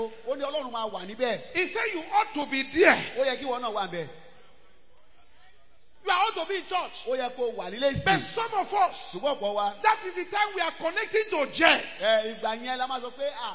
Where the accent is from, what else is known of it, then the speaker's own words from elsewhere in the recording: Nigeria; I say, yes, I'm Nigerian, but I'm a child of God.